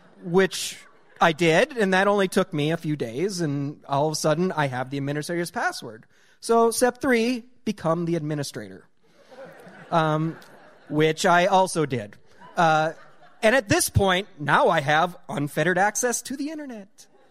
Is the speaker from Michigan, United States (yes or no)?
no; North Dakota, United States; In my hometown of 600 people, which I live 10 miles from, there is one gas station at the time. It had pop and gas. That's it.